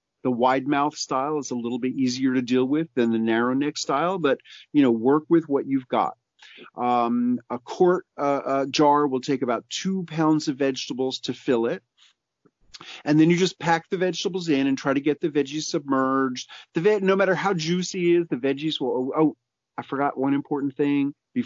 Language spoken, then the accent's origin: English; New York City, New York, United States; now in Tennessee, United States; In 1993, when I moved from New York City to rural Tennessee and had a garden for the first time, I was such a naive city kid